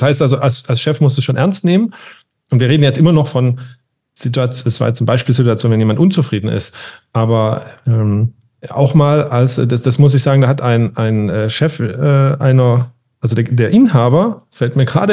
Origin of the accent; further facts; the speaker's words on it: Baden-Württemberg, Germany; Und als Schwabe sage ich natürlich, das kostet halt auch nichts.